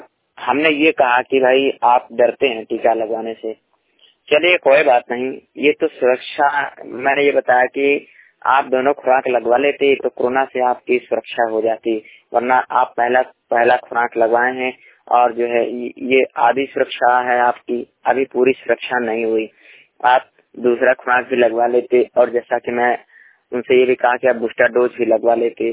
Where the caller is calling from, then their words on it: Banda, Uttar Pradesh, India; मैं श्रमिक वंश रिपोर्टर … जिला बांदा उत्तर प्रदेश से।